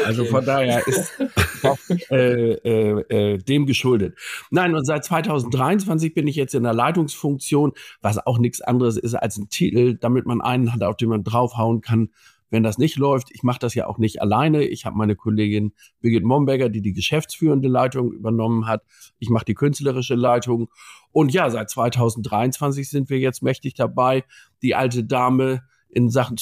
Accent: Emden, Lower Saxony, Germany; born there; accent: Emden Low German; ich komme gebürtig aus Emden. Und spreche von daher, also familiär vorgeprägt, Emderplatt. Das ist immer ganz wichtig, dass ich Emderplatt spreche und nicht Oldersummer Platt oder Norderneyer Platt oder Auricher Platt.

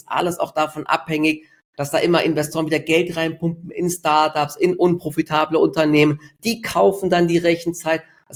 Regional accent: Dietzenbach, Hesse, Germany; in meiner Heimatstadt in Dietzenbach

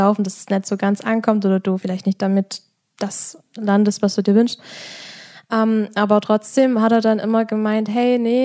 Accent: Saxony, Germany; So ist es bei uns im Erzgebirge.

